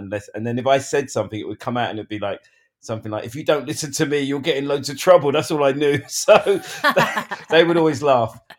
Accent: England, United Kingdom; Because I didn't have one relative growing up in England. No aunties, no uncles, no cousins.

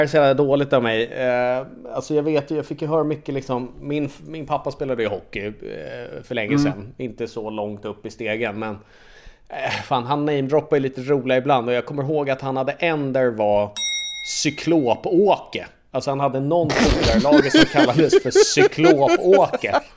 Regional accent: Sweden; för mig som svensk kanske liksom AIDS kändes inte rätt

